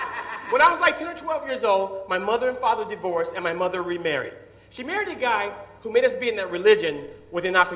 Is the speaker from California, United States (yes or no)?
yes; Oakland, California, United States; I grew up on East 14th in Oakland, California.